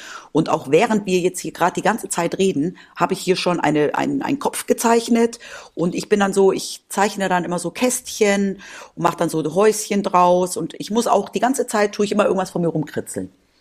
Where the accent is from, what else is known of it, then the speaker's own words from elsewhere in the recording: Spain; ich bin ja in Spanien aufgewachsen